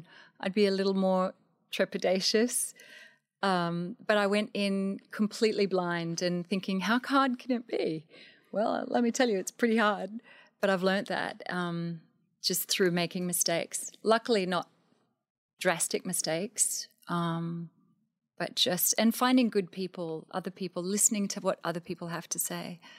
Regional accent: Australia; I come from Australia and I'm fairly tall. I'm 5'8".

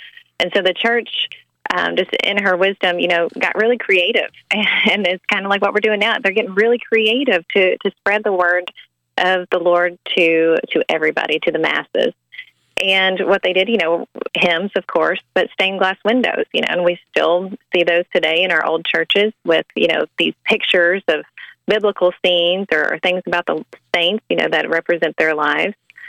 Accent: Kentucky, United States; now in Hawesville, United States; Originally, I'm from Appalachia, the eastern part of the state, but this is my husband's hometown, and we've traveled all over.

